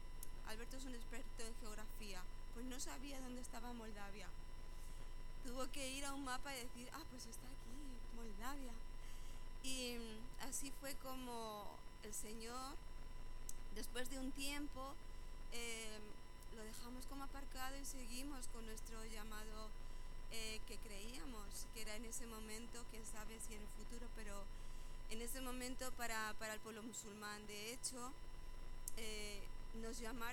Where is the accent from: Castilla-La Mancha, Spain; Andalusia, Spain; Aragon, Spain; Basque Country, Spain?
Castilla-La Mancha, Spain; nosotros somos de Castilla-La Mancha, somos manchegos de Cuenca y Ciudad Real, respectivamente